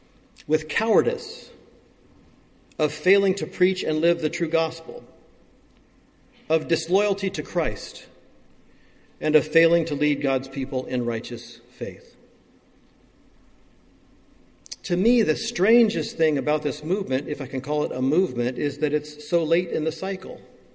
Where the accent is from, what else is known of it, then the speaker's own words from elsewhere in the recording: United States; I'm an American, so I can say stuff like that, I think.